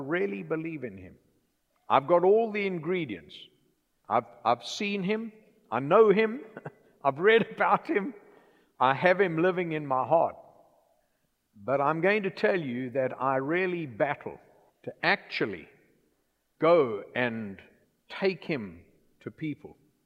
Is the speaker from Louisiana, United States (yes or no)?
yes; New Orleans, Louisiana, United States; accent: Louisiana